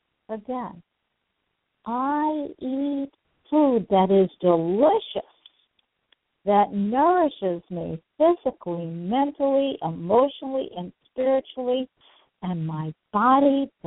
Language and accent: English; New York, United States; I'm a city woman, I come from New York. I have never lived on a farm.